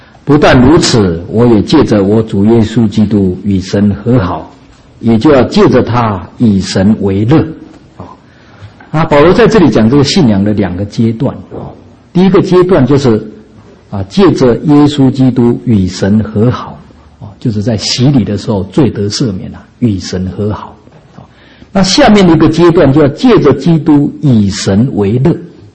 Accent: China; 因此我们中国人常常讲一句话

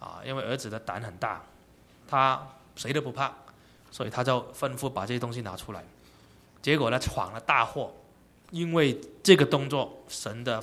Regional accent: Guangdong, China; accent: Cantonese; 我们广东话叫落都一样啊

